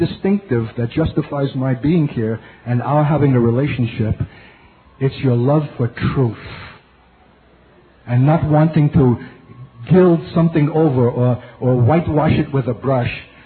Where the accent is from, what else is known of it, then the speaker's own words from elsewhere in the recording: Brooklyn, New York, United States; Because I was a Jewish kid growing up in Brooklyn